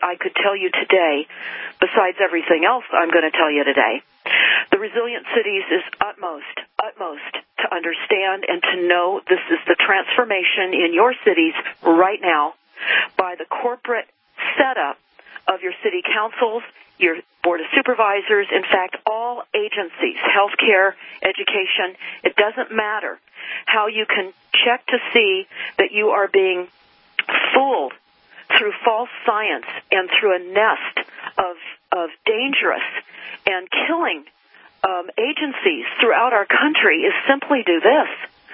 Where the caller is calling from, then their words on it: California, United States; I am broadcasting today from Northern California, the wine country, the Santa Rosa, Napa area